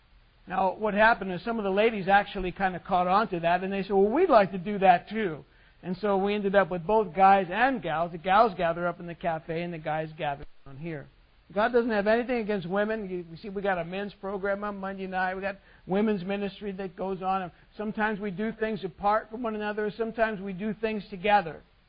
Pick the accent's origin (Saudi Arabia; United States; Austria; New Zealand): United States; It's like we think it is because we're American.